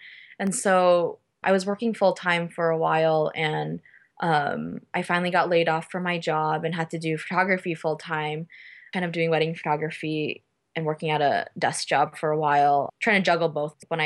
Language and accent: English; Texas, United States; So I grew up in Texas, and I've never really experienced the outdoors growing up